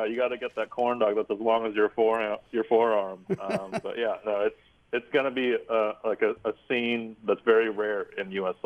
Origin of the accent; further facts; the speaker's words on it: San Jose, California, United States; I was born and raised in in San Jose, which is 2 hours away, and obviously they have an MLS club down there.